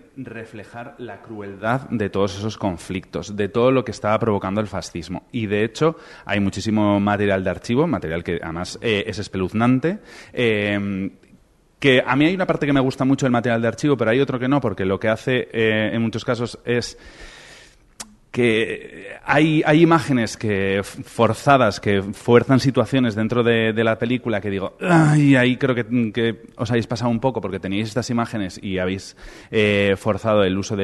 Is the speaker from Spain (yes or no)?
yes; Spain; Y además nosotros como españoles, pues también nos afecta